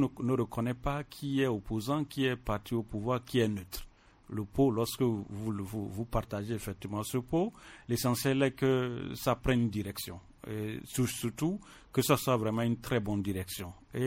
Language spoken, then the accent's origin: French; Togo; nous sommes Togolais et nous sommes condamnés effectivement à vivre ensemble